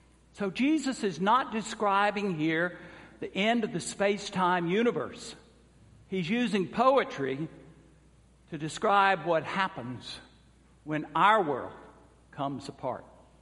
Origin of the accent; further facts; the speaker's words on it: Georgia, United States; the Cherokee Nation from my home state of Georgia to Oklahoma